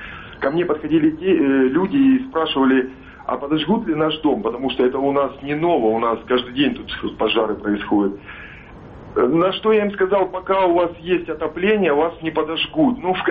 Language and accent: Russian; Ukraine; now in Russia; я в городе живу сравнительно недавно, года два всего лишь. Мы приехали сюда, мы граждане Российской Федерации, приехали с Украины